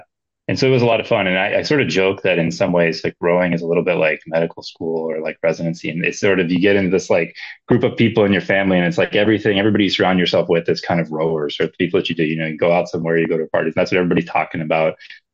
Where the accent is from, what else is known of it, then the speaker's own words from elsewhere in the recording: Washington, United States; You know, I grew up outside of Seattle, but my wife's from Montana and all of my family is originally from Montana too.